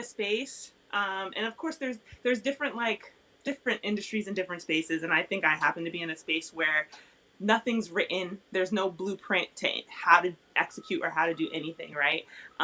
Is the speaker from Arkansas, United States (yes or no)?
no; Springfield, Massachusetts, United States; I'm from Springfield, so basketball fame, right around there.